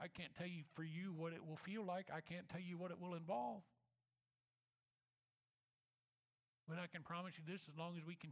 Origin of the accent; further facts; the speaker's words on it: Missouri, United States; I'm a redneck from Missouri, so that could be that I'm a little slow.